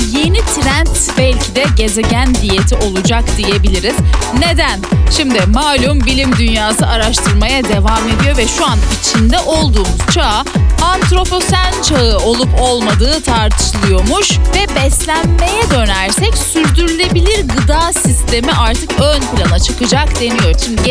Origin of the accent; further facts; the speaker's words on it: İzmir, Turkey; Ben de bir İzmirli olarak mesela lokmadan vazgeçemiyorum.